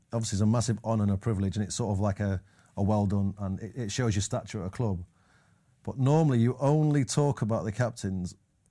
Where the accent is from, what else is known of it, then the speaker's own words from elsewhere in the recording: Manchester, North West England, United Kingdom; growing up in Manchester